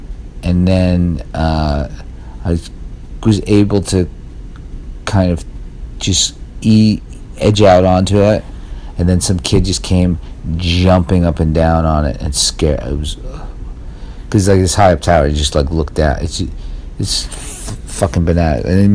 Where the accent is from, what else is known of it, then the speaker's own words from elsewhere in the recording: New York City, New York, United States; I mean, I grew up in Staten Island. It sounds a lot like France.